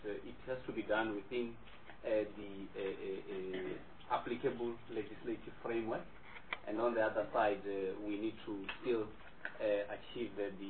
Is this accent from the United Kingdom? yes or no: no; South Africa; As a South African and not as a CFO, I think I can attest to the question of the IEC, the benchmark one. I think I drive past it when I go to my place in Venda.